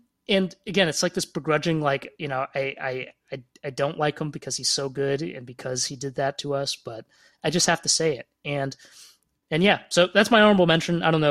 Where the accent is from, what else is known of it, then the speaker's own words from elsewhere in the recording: Toronto, Ontario, Canada; like it's only because I'm from Toronto